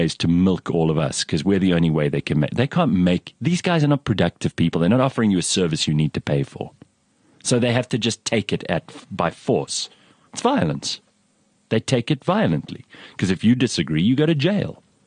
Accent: South Africa; Even if it is, maybe it's one of the few advantages left to being South African, because there are few.

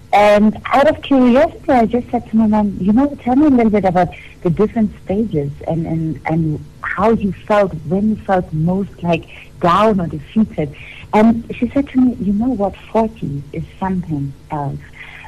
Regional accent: Germany; now in South Africa; Since I came to South Africa, I discovered so much more about myself and what it meant growing up in Germany.

